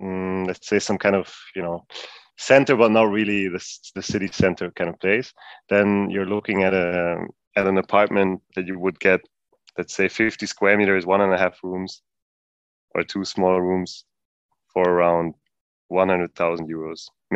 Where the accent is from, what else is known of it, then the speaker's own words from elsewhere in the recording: Germany; moved away as an adult; now in Hungary; I'm actually half Hungarian, even though I grew up in Germany and I was born there and I lived most of my life in Germany.